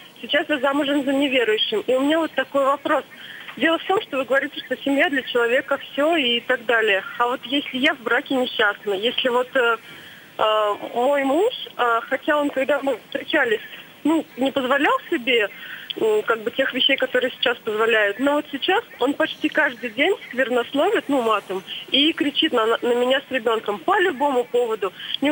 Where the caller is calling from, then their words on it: Moscow, Russia; я звоню из Москвы.